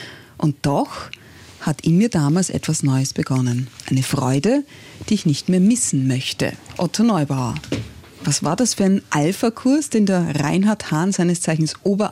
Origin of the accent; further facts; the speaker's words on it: Austria; Und was gibt es denn sonst noch bei uns in Österreich?